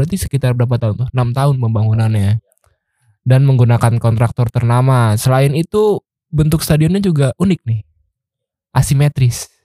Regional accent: Depok, West Java, Indonesia; Karena kan gua orang Depok ya.

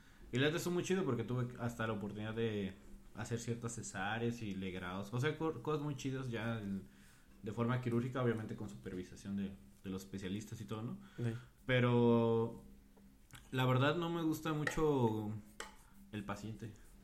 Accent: Salamanca, Guanajuato, Mexico; Yo soy de Salamanca, como toda nuestra raza que estamos presentes. Estudié en una escuela privada hasta la prepa.

